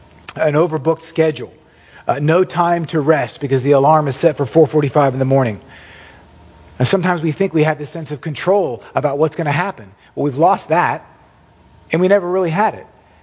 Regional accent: Orlando, Florida, United States; It's just one of my memories of the summer growing up in Orlando

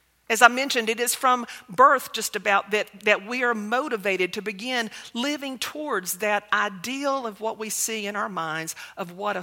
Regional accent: the South, United States; and I don't know that it was necessarily because I grew up in the South, but I think sometimes our location has something to do with our expectations.

